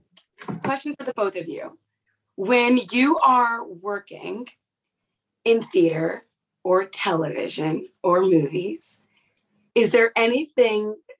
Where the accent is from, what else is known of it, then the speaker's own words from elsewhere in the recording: Fresno, California, United States; now in New York, United States; Well, I live in New York now. I'm currently.